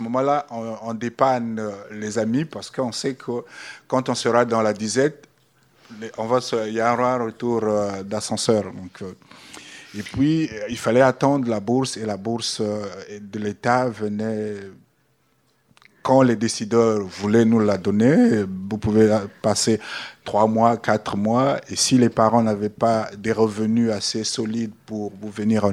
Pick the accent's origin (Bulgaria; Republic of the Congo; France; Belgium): Republic of the Congo; Pointe-Noire; also born or lived in Brazzaville; Je me suis retrouvé chez moi à Pointe-Noire, puisque à Brazzaville, je vivais chez ma grand-mère juste parce que j'étais venu continuer mes études.